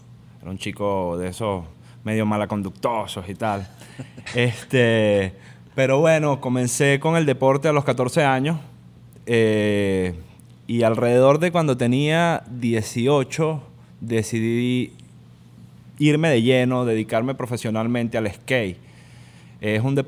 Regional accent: Venezuela; now in Miami, United States; Aquí me ha pasado, por ejemplo, en Miami, que digo que soy de Venezuela y la gente, ok.

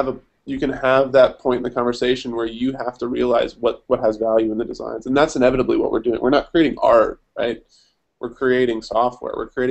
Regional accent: United States; I'm an American, but spelled the Australian way.

